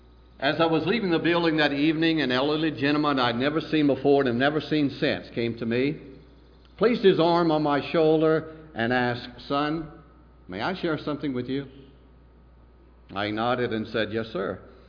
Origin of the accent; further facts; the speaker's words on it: Augusta, Georgia, United States; I was born again on May the 24th, 1964, in a small Pentecostal church just outside my hometown of Augusta, Georgia.